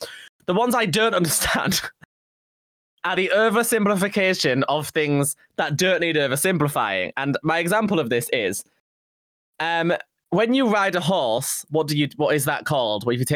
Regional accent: Yorkshire and the Humber, United Kingdom; accent: northern; You say it like me because I'm northern, like I'm from Yorkshire, so I say gray.

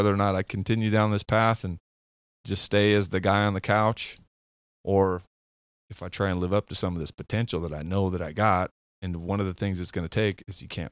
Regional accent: Utah, United States; moved away as an adult; Thought if I change the scenery and go out to Phoenix from Utah, go to Motorcycle Mechanics Institute, get away from some of it, that might help.

